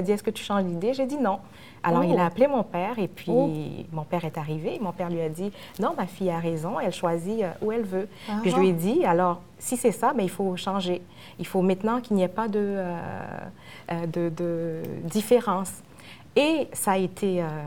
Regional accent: Haiti; en tant que haïtienne

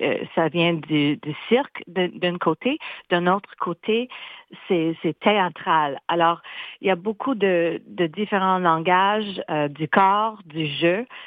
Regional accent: Manitoba, Canada; Je viens de Manitoba, alors fierté aux Franco-Manitobaines.

